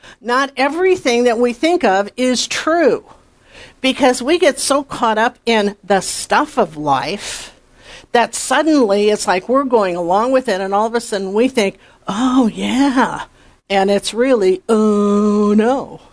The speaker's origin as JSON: {"language": "English", "region": "North Dakota", "country": "United States", "tie": "born or raised there", "said": "I grew up in North Dakota."}